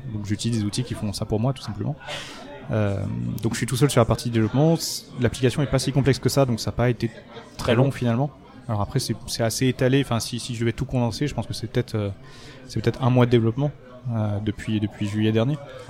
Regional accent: Lyon, Auvergne-Rhône-Alpes, France; moi je viens de Lyon, donc c'était la région lyonnaise, en gros, Romans, etc.

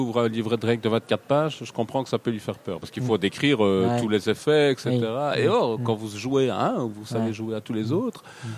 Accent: Brussels, Brussels-Capital Region, Belgium; Un gars de Bruxelles, pour le coup, c'était plus facile pour se voir, parce que nous venons de Bruxelles également

